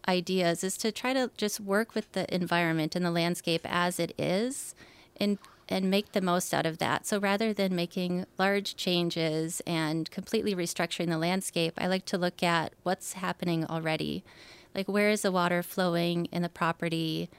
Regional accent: Wisconsin, United States; Here I am now, back in my home state of Wisconsin. I've been here about 8 years or so.

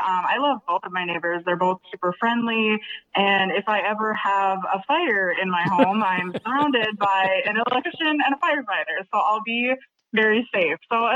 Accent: Superior, Wisconsin, United States; now in Duluth, United States; I bought my house in Duluth, I'm from Superior, so I kind of have best of both worlds, where I love Superior because I grew up there, and then I live in Duluth

